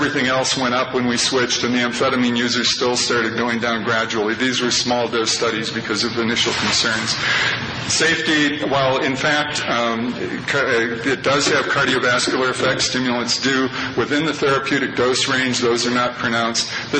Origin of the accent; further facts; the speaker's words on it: Minnesota, United States; born there; even though I live in Texas, I was born in Minnesota, and that was really painful.